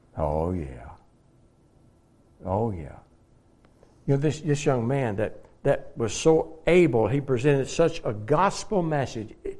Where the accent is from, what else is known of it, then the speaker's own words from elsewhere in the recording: Arkansas, United States; I'm from Arkansas. Arkansas, whatever they call it.